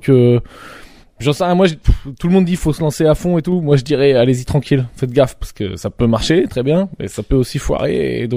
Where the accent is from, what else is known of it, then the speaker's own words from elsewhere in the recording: Poitiers, Nouvelle-Aquitaine, France; Ouais, je suis de Poitiers, représente le 8-6.